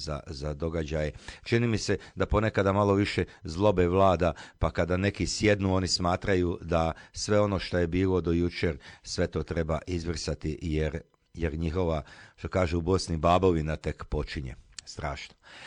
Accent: Croatia; ali obično moram reći da mi kao narod Hrvati, čini mi se, nemamo jednu naviku

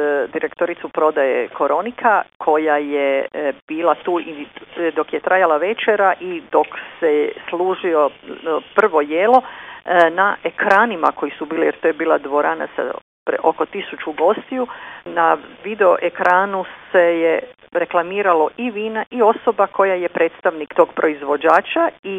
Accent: Croatia; iako svi potječemo iz Hrvatske gdje se vine tradicionalno duge godine proizvodi

